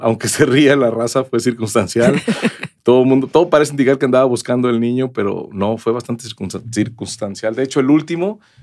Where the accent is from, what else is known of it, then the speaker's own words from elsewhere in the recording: Tampico, Tamaulipas, Mexico; born there; nací en Tampico, Tamaulipas, en 1971, o sea, ya tengo 52 años